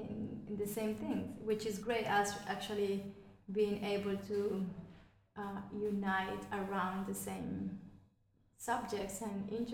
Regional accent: Colombia; of course, and I'm from Colombia and I do it

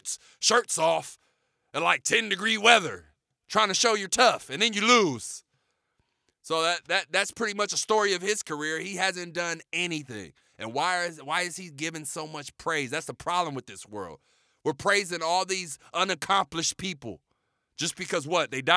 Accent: San Francisco, California, United States; I am from San Francisco. I am a Bay Area boy, San Francisco team.

